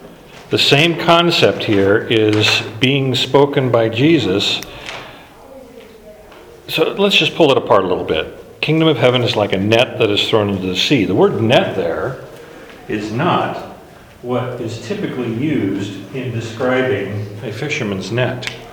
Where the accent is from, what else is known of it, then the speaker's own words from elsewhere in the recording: Alaska, United States; When I grew up in Alaska, we would go fishing periodically. My dad would take us out, and I still remember catching my first fish. I was a small boy in Denali National Park, Mount McKinley National Park.